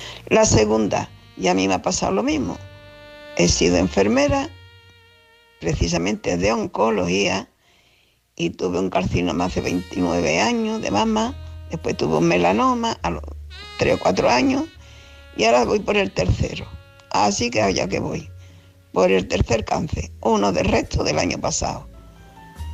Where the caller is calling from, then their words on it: Seville, Andalusia, Spain; de Sevilla.